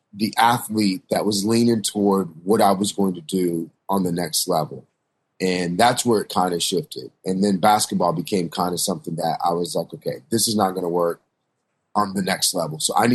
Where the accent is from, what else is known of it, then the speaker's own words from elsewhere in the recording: Kansas, United States; I'm a Midwest kid. I'm from Kansas.